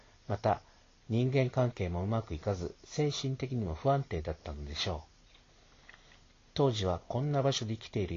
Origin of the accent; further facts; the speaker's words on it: Okinawa, Japan; 生まれも育ちも沖縄県です。